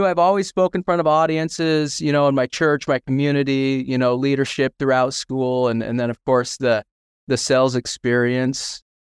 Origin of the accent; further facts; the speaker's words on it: Utah, United States; You know, I grew up in Utah. I'm a lifelong Utah Jazz fan.